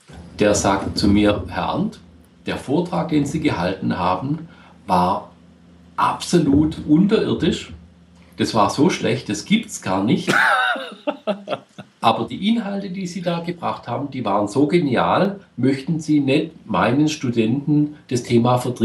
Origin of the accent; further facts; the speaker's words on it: Baden-Württemberg, Germany; Als Schwabe, da krümmt sich mir ja das Herz